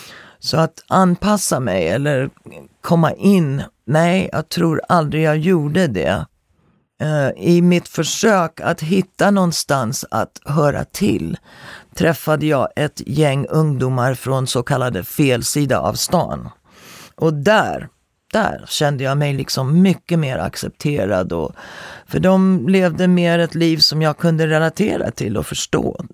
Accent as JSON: {"language": "Swedish", "country": "Sweden", "said": "Som svensk så upplevde man det som liksom att de tränger sig inom ens egen space om man inte är van."}